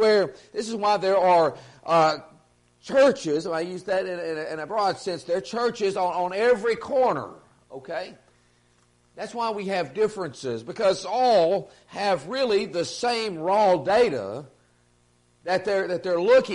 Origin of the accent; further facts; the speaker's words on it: Burkeville, Texas, United States; I'm from Burkeville, Texas. I'm as simple as you get.